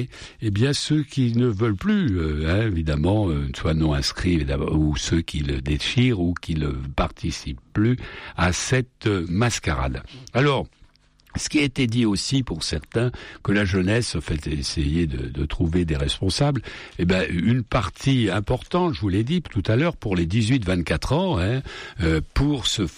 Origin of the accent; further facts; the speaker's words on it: France; un Français, je suis Français moi, monsieur